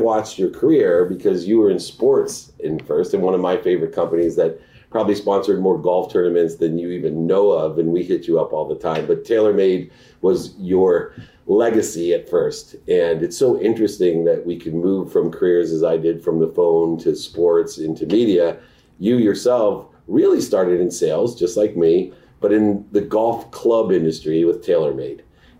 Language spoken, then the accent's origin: English; Ohio, United States; I grew up back in Ohio, and I always tell Mom